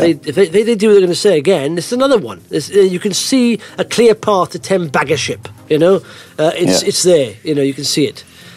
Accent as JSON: {"language": "English", "town": "Blackwood", "region": "Wales", "country": "United Kingdom", "tie": "born or raised there", "said": "I'm looking at how far the Sarawi is a little river near Blackwood, my hometown in South Wales."}